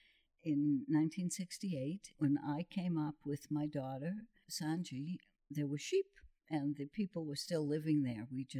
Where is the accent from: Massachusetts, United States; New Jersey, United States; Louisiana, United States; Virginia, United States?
Massachusetts, United States; Boston; born there; I was born in Boston, Massachusetts. November 8th, 1939.